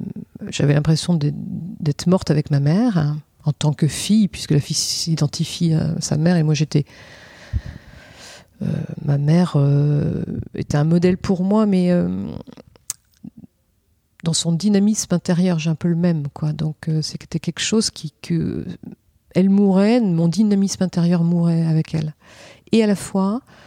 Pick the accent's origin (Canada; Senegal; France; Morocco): France; Nantes, Pays de la Loire; also born or lived in Paris; Non, c'est quand, à un moment, on est parti de Paris pour habiter à Nantes. Nantes, c'était la ville de mon enfance que j'avais bien fui pendant 20 ans.